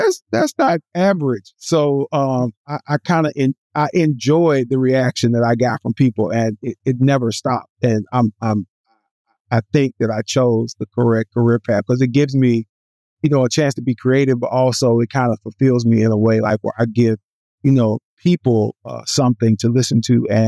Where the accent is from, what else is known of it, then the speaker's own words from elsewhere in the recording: Alabama, United States; I really wanted to go and get the experience, because I was from Alabama.